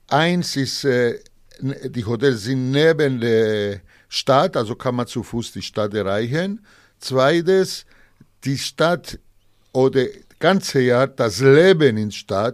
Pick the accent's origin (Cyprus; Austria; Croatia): Cyprus; first language Greek; German is a second language; waren wir Kolonie bis 1960 von England und unsere Sprache natürlich ist Griechisch, aber wir haben unseren Dialekt, aber als zweite Sprache. Und wenn ein Zyprioter eine Fremde sieht, der spricht ihm Englisch.